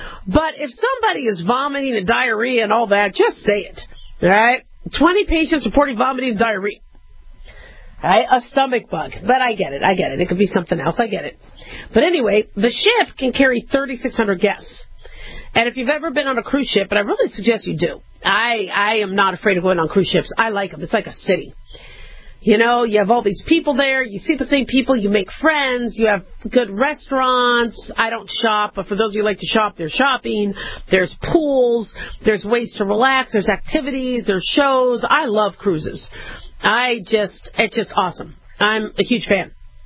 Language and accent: English; California, United States; also born or lived in Nevada / Arizona; growing up in SoCal and Vegas and Phoenix, you don't really do a lot of snow driving.